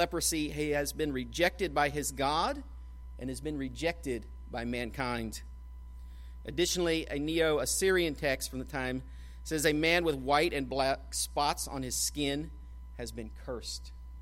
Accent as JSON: {"language": "English", "town": "Greenfield", "region": "Illinois", "country": "United States", "tie": "born or raised there", "lives_now": "Cambodia", "said": "I grew up in Illinois, in Greenfield, Illinois, of a town of about 1,100 people, and now I work in a village of about 1,100 people."}